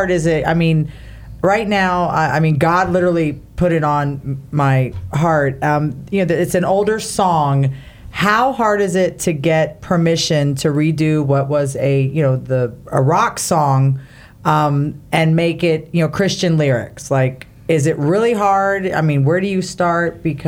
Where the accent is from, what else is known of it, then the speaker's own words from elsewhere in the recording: Miami, Florida, United States; It's either the Gomez's or the Rodriguez's or the Diaz's, because I'm from Miami, so, you know.